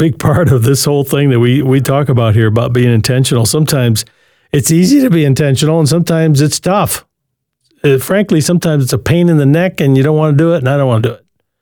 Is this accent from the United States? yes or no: yes; Michigan, United States; I grew up in Western Michigan. That's what we called it.